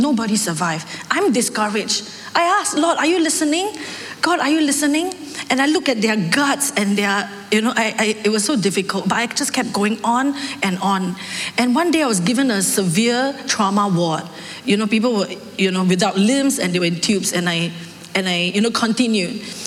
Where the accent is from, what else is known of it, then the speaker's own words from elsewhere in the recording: Singapore; I'm from Singapore.